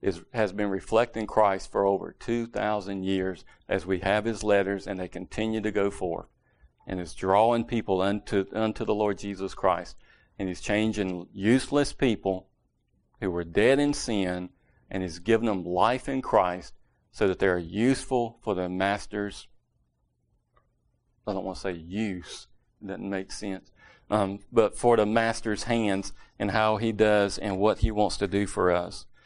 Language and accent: English; Reidsville, North Carolina, United States; accent: southern; I took it as a derogatory because of my southern slow accent, and it's not clean, and it's not sophisticated. And I was like, no, I'm from Reedsville with a hard V.